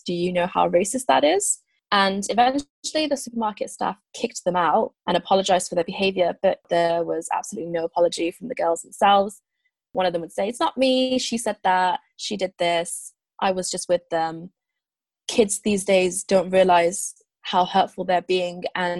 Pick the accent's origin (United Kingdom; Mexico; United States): United Kingdom; South East England; In my hometown, a family had their car burnt and it had exploded. My family also knew them a little. And with my own family back in Kent